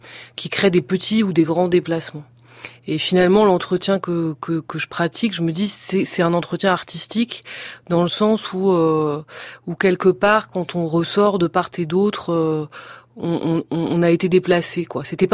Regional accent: Paris, Île-de-France, France; On arrive, on est des Parisiens, théâtreux, enfin, on est quelque chose dans leurs yeux

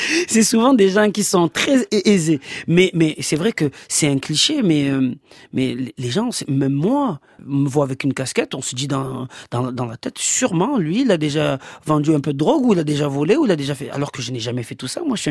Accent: Marseille, Provence-Alpes-Côte d'Azur, France; Bien sûr qu'on est français, on est fier de l'être, mais marseillais, c'est quelque chose qui dépasse beaucoup de choses.

